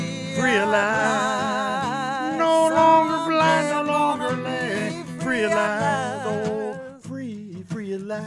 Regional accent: Maine, United States; We are from Waldo County. We're not from Belfast.

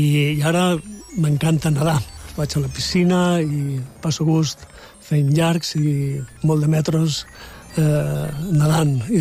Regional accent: Balearic Islands, Spain; also born or lived in Barcelona; now in Mallorca, Spain; Pues som nascut a Barcelona, però he viscut sempre a Menorca. Tota la meva família és menorquina, però visc aquí a Mallorca des de fa molts anys i em considero baleàric.

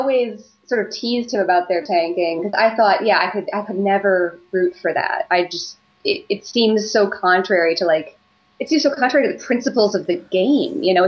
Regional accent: Chicago, Illinois, United States; It was, I grew up in Chicago during the Bill Wirtz era

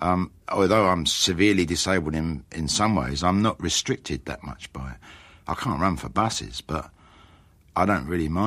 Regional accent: Upminster, London, United Kingdom; I grew up in Upminster, and I grew up with a local accent, and I've savoured it.

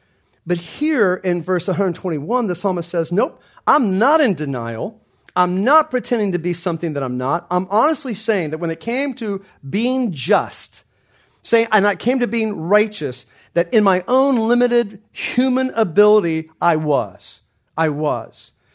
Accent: Oklahoma, United States; because my accent was so big and so thick, I cut it out instantly after that. But because I didn't want to go around. I'm going like, what am I less than? Because I'm, you know, from Oklahoma

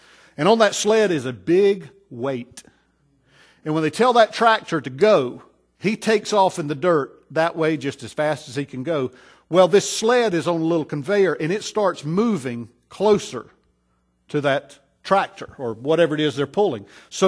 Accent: North Carolina, United States; Now, I'm from North Carolina, and I don't know if, I guess they're popular all over the country.

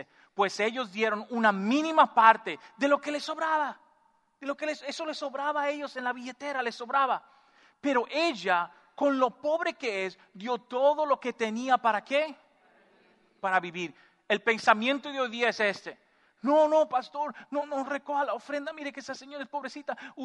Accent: Dominican Republic; Había un ujier en mi país, en República Dominicana

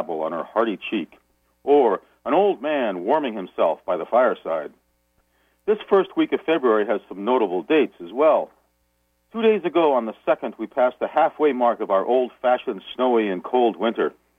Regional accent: Denver, Colorado, United States; a different cartoonist, Mike Keefe, did for one of my hometown newspapers, the Denver Post.

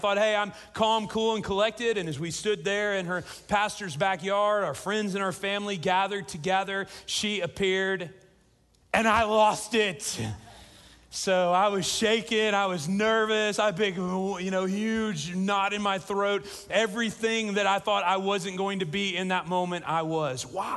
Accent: Midwest, United States; I'm from the Midwest, and there's a Midwestern poet who says, I've got two moods, okay and not okay.

